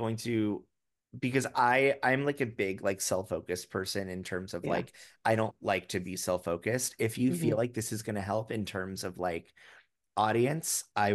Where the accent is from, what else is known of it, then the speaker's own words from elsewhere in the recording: Florida, United States; because I grew up in Florida